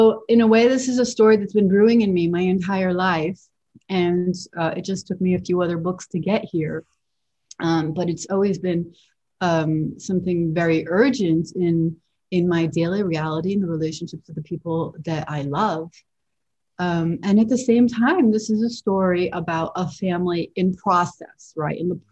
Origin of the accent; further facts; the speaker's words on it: United States; So my parents are Colombian, I'm Colombian American, and the next generation will be different.